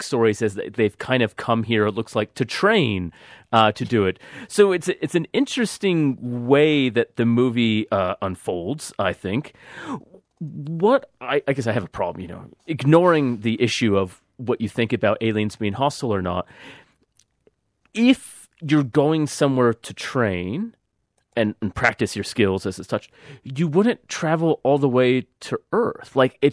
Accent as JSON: {"language": "English", "town": "Sacramento", "region": "California", "country": "United States", "said": "because I'm from Sacramento, where the capital is"}